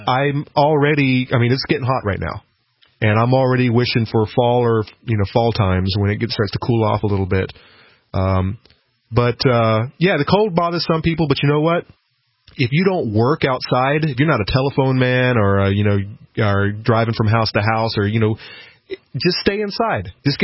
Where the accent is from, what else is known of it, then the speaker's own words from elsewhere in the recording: Gainesville, Florida, United States; moved away as an adult; now in Keene, United States; Rachel, I'm originally from Florida. I lived here my whole life. I lived in Central Florida, Gainesville.